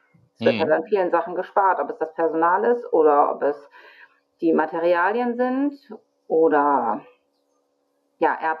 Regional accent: Hamburg, Germany; Ich komme aus Hamburg und ich bin Kinderkrankenschwester.

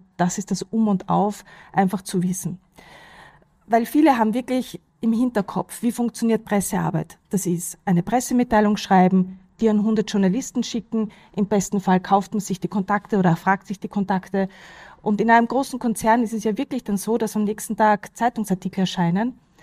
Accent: Vienna, Austria; Ich bin ja weit angereist. Ich komme aus Wien. Vielleicht hört man es ja auch ein bisschen.

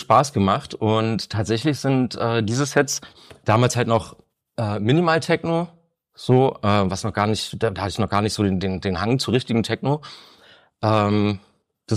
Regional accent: Reinickendorf, Berlin, Germany; würde ich dann wieder zurück nach Reinickendorf ziehen, weil, keine Ahnung, wo ich aufgewachsen bin, fühle ich mich zu Hause.

